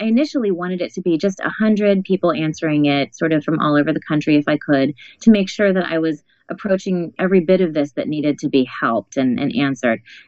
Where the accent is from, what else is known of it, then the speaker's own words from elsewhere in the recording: Atlanta, Georgia, United States; also born or lived in Texas; Yeah, my cousins are all in Ohio. I grew up mostly in Atlanta and Texas.